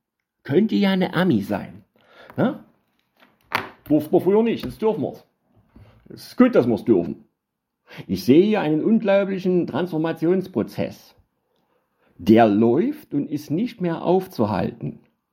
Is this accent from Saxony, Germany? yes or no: yes; Dresden, Saxony, Germany; Ich meine, ich als Dresdner will da nicht meckern.